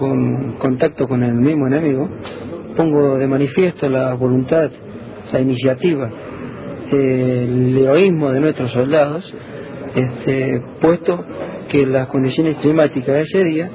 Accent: Las Acequias, Córdoba, Argentina; Pueblito chiquito, pintoresco. Como el cordobés.

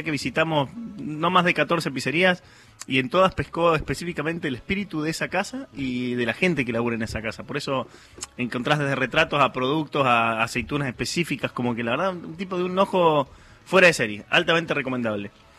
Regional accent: Mendoza, Argentina; now in Buenos Aires, Argentina; cuando yo me vine a vivir a Buenos Aires, yo soy de Mendoza

